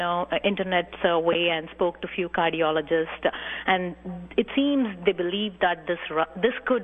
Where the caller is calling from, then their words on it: California, United States; And so I'm calling from California on behalf of my friend.